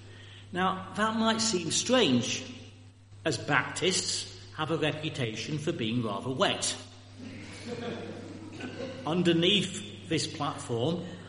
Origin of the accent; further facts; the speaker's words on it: Yorkshire and the Humber, United Kingdom; if you can tell I'm from Yorkshire, good